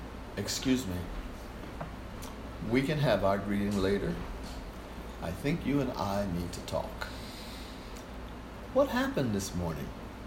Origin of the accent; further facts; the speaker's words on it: Birmingham, Alabama, United States; also born or lived in Youngstown, Ohio; And I said, yeah, I'll go, but I'm from Birmingham.